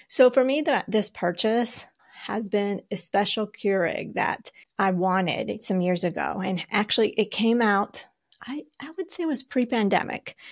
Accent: Colombia; I'm from Colombia, but being from Colombia, not everybody from Colombia likes coffee, let's be real.

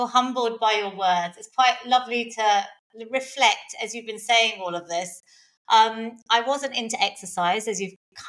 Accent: London, United Kingdom; born there; I was born in London. My parents had come over in the 1960s from Kenya, and they're both Indian.

